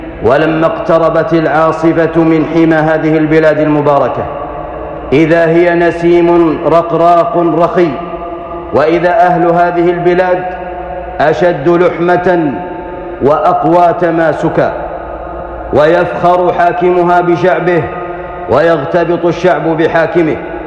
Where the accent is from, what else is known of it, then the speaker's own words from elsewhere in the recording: Saudi Arabia; إن بلادنا المملكة العربية السعودية